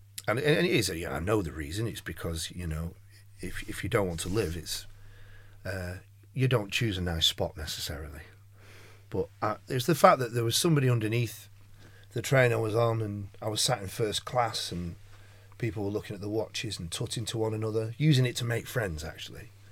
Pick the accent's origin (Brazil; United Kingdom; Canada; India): United Kingdom; And that's exactly how I feel about being British.